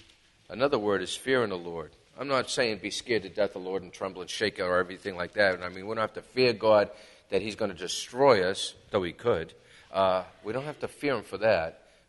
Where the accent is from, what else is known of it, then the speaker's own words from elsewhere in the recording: Brockton, Massachusetts, United States; when I grew up in, growing up in Brockton, I grew up in a tough area, and I had to learn how to fight.